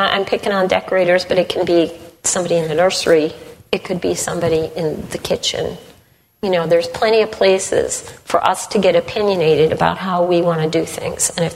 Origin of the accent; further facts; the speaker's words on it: Chicago, Illinois, United States; moved away; We grew up in Chicago, and Chicago, everything is, I don't know if I'd call it snarky, but it's sarcasm. Lots and lots of sarcasm. And we went and God put us in a very rural area in Pennsylvania.